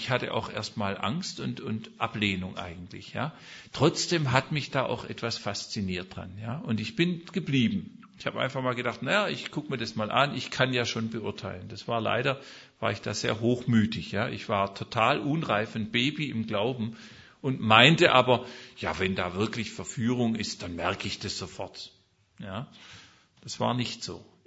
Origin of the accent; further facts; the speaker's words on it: Leonberg, Baden-Württemberg, Germany; kam ich zurück nach Leonberg in meine Heimatstadt